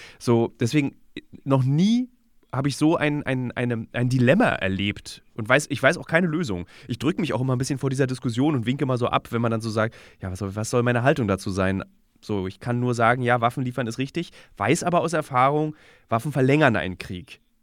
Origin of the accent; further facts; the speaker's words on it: Berlin, Germany; Ich als Berliner